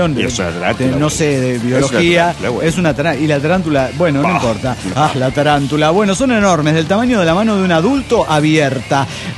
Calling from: Quito, Pichincha, Ecuador; Soy el gusano de Quito, Ecuador.

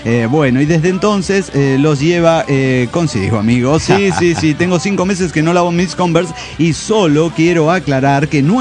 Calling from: León, Guanajuato, Mexico; de León, Guanajuato, México.

